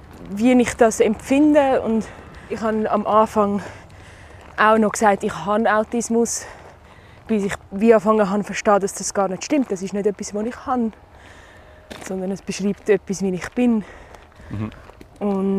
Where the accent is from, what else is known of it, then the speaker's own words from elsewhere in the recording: Zurich, Switzerland; ich bin aus Zürich.